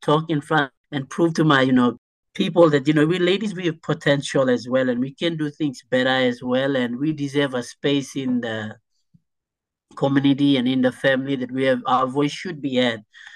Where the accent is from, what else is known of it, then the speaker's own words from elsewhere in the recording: Solomon Islands; English is a second language; growing up in Henga province, it was like a more male-dominated place where I come from up in the islands.